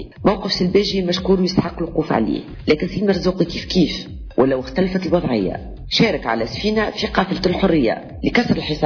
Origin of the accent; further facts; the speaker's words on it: Tunisia; يمثلني ويشرفني كتونسية